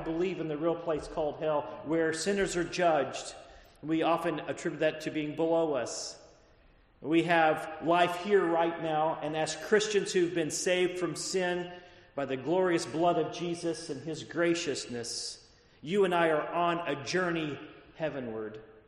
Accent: Texas, United States; I come from Texas. I think about myself as Texas not necessarily being part of the heartland, because it is it's a Gulf state.

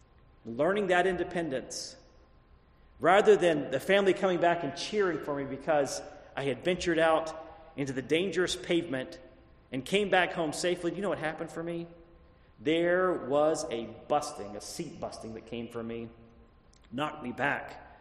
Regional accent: Texas, United States; Growing up in East Texas, whenever I was getting into junior high, we would ride our bicycles all over.

